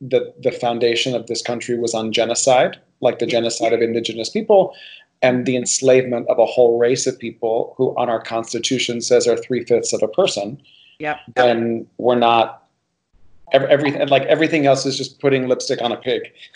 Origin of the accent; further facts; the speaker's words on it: Miami, Florida, United States; And I do feel like one of the privileges of growing up in Miami, for me, as somebody who's Cuban and also has Spanish origin